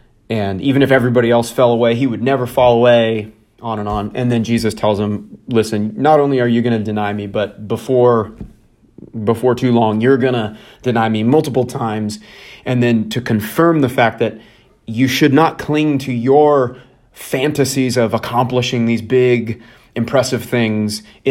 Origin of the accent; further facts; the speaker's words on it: the South, United States; accent: southern; Chanticleer. And that's my southern accent.